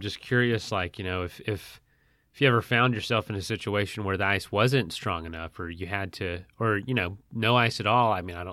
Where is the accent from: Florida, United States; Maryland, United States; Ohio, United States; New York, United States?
Florida, United States; I'm from Florida. I don't know a ton about ice, so